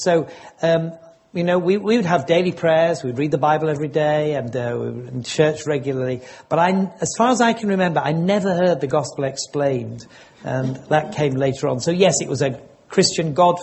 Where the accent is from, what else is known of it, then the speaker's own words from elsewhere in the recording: Leeds, Yorkshire and the Humber, United Kingdom; born there; Yes, I was born in St. Mary's Hospital in Leeds, which was a maternity hospital.